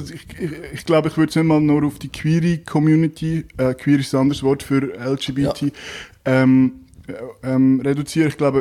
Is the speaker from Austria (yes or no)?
no; Zug, Switzerland; Ich bin ursprünglich aus Zug, im Zug aufgewachsen.